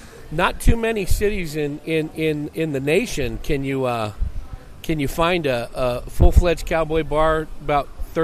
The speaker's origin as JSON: {"language": "English", "region": "California", "country": "United States", "said": "I also, like I said, from California"}